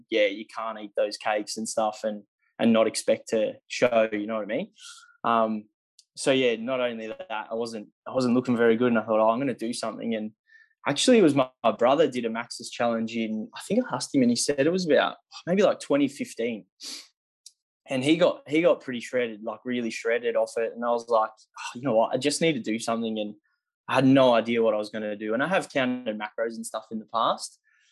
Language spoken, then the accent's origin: English; Melbourne, Victoria, Australia; I'm 32. I was born in Melbourne. I've lived in Melbourne my whole life.